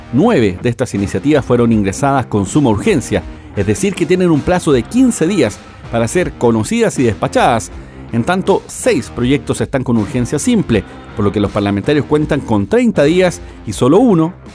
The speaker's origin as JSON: {"language": "Spanish", "country": "Chile", "said": "Y como los chilenos somos buenos pagadores, vamos a pagar las 9 lucas."}